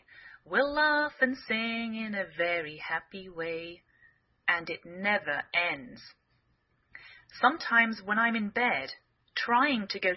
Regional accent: England, United Kingdom; now in United States

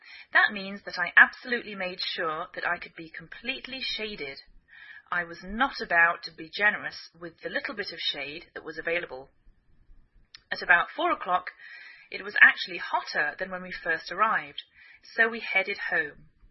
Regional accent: England, United Kingdom; now in United States

